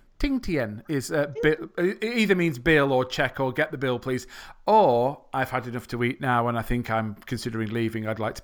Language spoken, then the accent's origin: English; United Kingdom; we don't want to cause a scene as British people